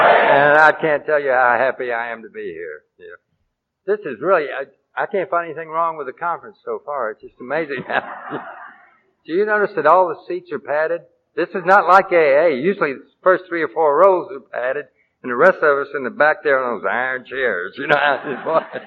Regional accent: Dallas, Texas, United States; born there; I was born in Dallas, Texas. All right. Actually, a part of Dallas that was called Highland Park.

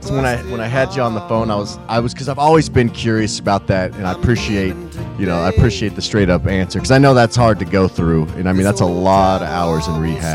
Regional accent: Kansas City, Missouri, United States; also born or lived in Shawnee; And I'm like, yeah, I'm from Kansas City. And he's like, where are you from in Kansas City? and I say Shawnee, which is like the suburbs now. I grew up in South Kansas City as well.

